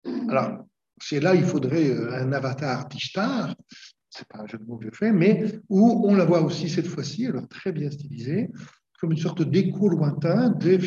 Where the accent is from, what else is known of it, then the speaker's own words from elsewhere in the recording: Brittany, France; Moi, en plus, je suis armoricain, je suis breton.